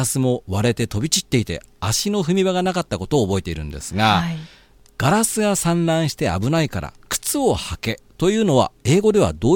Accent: Kansai, Japan; 実は僕関西出身なんですね

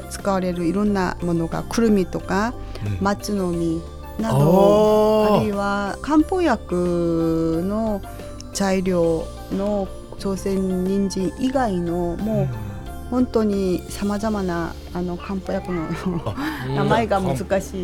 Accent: South Korea; Japanese is a second language; 韓国はニンニクの消費量が多いので、ニンニクが特産品になっていたり、で、私のふるさとは北側の海の町だったので

